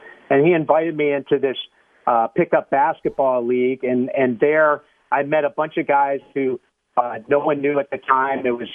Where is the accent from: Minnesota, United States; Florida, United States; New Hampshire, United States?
Florida, United States; I grew up in South Florida, big Miami Hurricane fan.